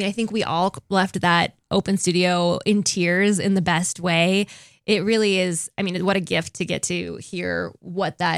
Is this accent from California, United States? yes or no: no; Sheridan, Wyoming, United States; I grew up in Sheridan